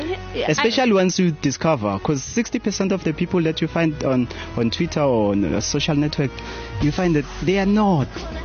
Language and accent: English; Fourways, Gauteng, South Africa; I'm from Four Ways, but only to find this from Alexandra.